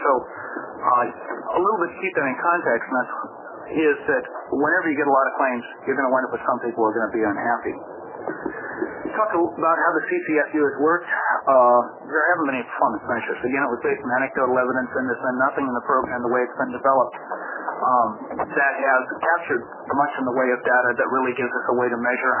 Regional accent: Eugene, Oregon, United States; from Eugene, and I'm the chairman of the Contractors Board.

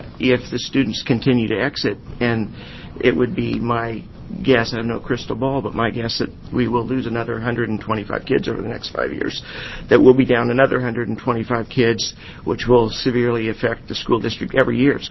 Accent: Canyonville, Oregon, United States; I've lived in Canyonville all my life. I was born in Canyonville in 1964

